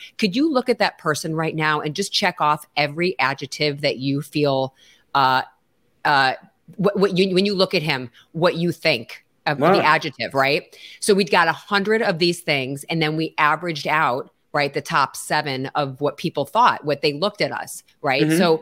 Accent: Chicago, Illinois, United States; moved away as an adult; now in Los Angeles, United States; when I was like, I think I was 20 when I moved to LA from Chicago.

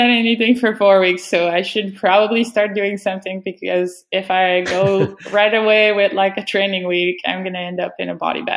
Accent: Canada; because as a Canadian, being on the trainer is part of your winter.

